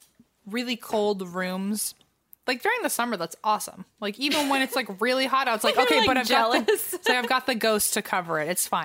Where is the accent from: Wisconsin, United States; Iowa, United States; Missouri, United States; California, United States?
Wisconsin, United States; So, I'm from Wisconsin and I feel like we are really known for cheese, beer, and serial killers.